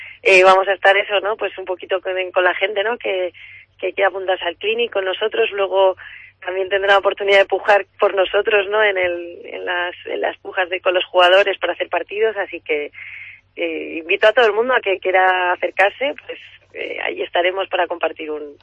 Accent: Cartagena, Region of Murcia, Spain; now in Madrid, Spain; ya resido en Madrid desde hace 8 años y bueno, como bien dices, soy cartagenera de la manga

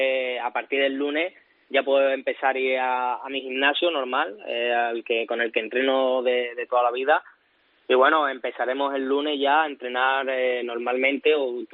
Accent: Seville, Andalusia, Spain; Mi ciudad natal.

